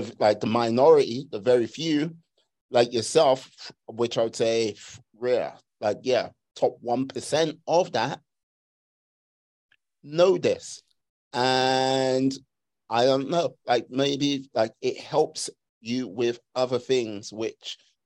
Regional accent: London, United Kingdom; I say this as a Londoner

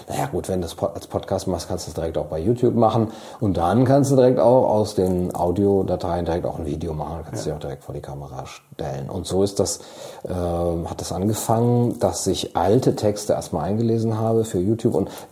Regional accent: Cologne, North Rhine-Westphalia, Germany; ich bin in Köln geboren, aufgewachsen, zur Schule gegangen

